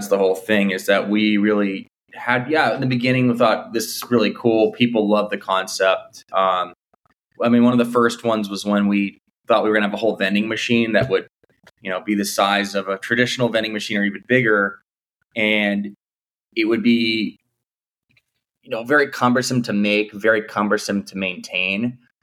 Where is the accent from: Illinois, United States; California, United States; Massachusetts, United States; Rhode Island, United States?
Massachusetts, United States; Boston; I'm from Boston.